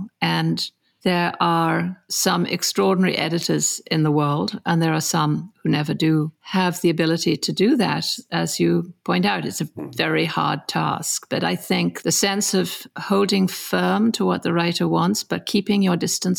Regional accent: Istanbul, Turkey; also born or lived in Paris, France / England; I grew up in Istanbul as well. And then to Paris

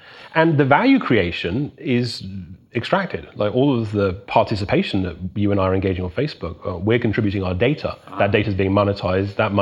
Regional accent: England, United Kingdom; I was growing up in England

